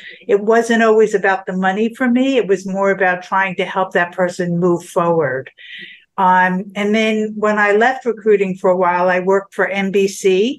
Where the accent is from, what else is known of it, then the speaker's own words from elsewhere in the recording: New Jersey, United States; also born or lived in New York / Brooklyn; Well, I was born in New York. I moved to Brooklyn for the first 5 years of my life. And then my parents bought a house in New Jersey on a farmland, which it isn't anymore, but it was a wonderful place to grow up.